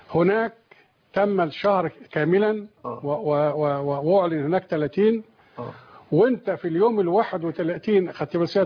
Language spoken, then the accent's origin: Arabic; Egypt; وهذا هو المعمول به عندنا في مصر على سبيل المثال.